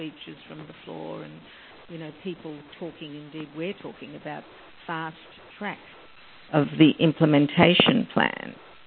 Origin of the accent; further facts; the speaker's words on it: Australia; being an Australian, I don't mind if someone says, you've got that absolutely wrong. We call it Aussie blunt